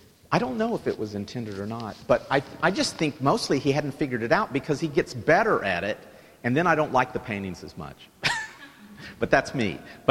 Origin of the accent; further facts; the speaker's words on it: Dallas, Texas, United States; This particular painting I have to talk about because I'm from Dallas. There's no such thing. I mean, Dallas-Fort Worth is all one big community to me at this point.